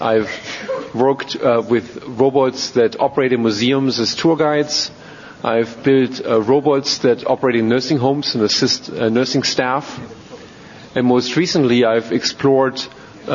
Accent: Germany; moved away as an adult; also born or lived in Pittsburgh; now in United States; My history is I grew up in Germany, got my various academic degrees in Germany, including a PhD, moved to Pittsburgh, Pennsylvania, to teach at a college called Carnegie Mellon University, and then 3 years ago moved to Stanford University

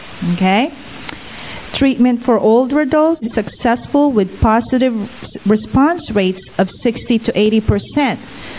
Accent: Philippines; I'm Filipino, and we have so many dialects and different languages

